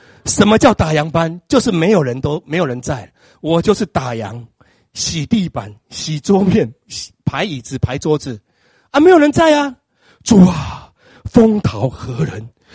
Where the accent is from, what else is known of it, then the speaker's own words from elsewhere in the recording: Shalu, Taichung, Taiwan; born there; 我出生在台中县沙鹿镇一个妓女户，叫双喜妓女户。我们家是公仓啊